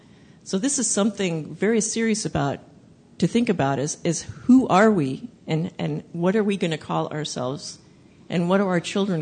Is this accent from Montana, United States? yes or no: yes; Montana, United States; For my tribe, I'm from Montana, the Crow tribe.